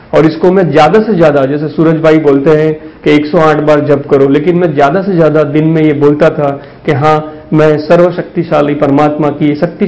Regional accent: Palanpur, Gujarat, India; moved away as an adult; now in Indore, India; basically मैं गुजरात के पालनपुर गाँव का रहने वाला हूँ, और एमएस ऑफ्थल्मोलॉजी करने के बाद मैंने कई राज्यों में अपनी सेवाएं दी हैं, जैसे कि गुजरात, राजस्थान, तमिलनाडु, मध्य प्रदेश, और हाल में मैं इंदौर में

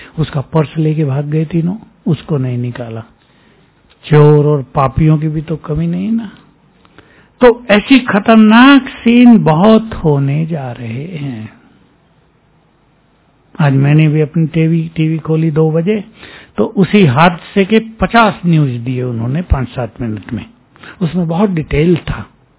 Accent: Muzaffarnagar, Uttar Pradesh, India; अभी रेलवे हादसा हो गया ना मुजफ्फरनगर, हमारा नेटिव प्लेस है इसलिए ज्यादा समाचार मालूम हुए।

